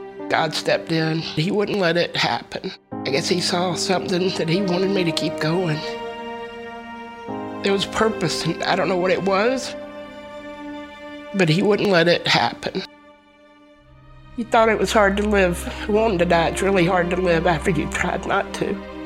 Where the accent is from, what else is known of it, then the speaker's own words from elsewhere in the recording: Georgia, United States; was born and raised in Georgia, in the suburbs of Atlanta. I'm an only child of a single mother.